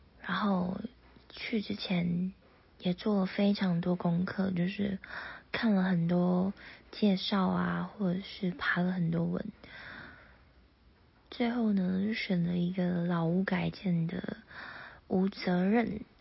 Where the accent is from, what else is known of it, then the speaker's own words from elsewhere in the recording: Pingtung County, Taiwan; 毕竟我是屏东的小孩